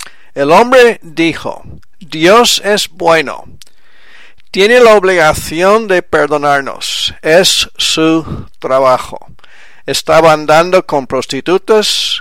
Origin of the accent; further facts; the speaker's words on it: Quebec, Canada; first language French; Spanish is a second language; Yo fui criado en francés en Quebec, en Canadá